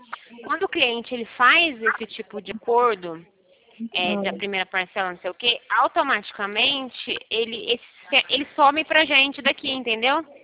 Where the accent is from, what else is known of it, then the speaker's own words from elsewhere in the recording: Pirassununga, São Paulo, Brazil; eu sou de Pirassununga